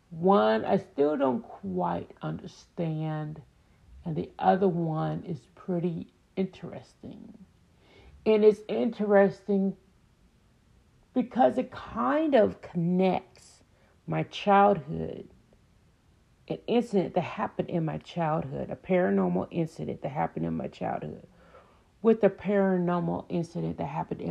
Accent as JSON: {"language": "English", "town": "Leavenworth", "region": "Kansas", "country": "United States", "tie": "born or raised there", "said": "as I was growing up in Leavenworth, Kansas, which is a very haunted place"}